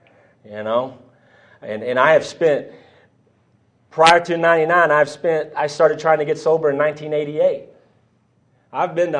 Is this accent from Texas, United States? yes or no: yes; Lubbock, Texas, United States; born there; we're from I was born in Lubbock, Texas